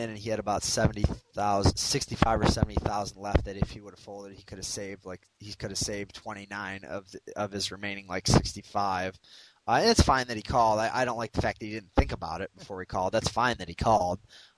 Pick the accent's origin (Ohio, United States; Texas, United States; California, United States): Ohio, United States; Cleveland; I said I am from Cleveland. I read The Plain Dealer